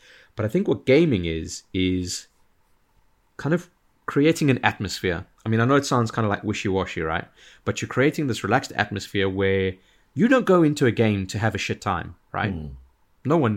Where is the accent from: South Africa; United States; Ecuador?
South Africa; now in United Kingdom; when I immigrated to the UK from South Africa, I was having such a hard time kind of getting to grips with things.